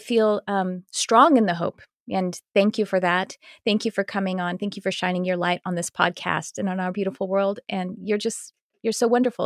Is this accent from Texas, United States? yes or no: yes; Fort Worth, Texas, United States; By the way, I'm from Fort Worth, so maybe I'll see you in Dallas.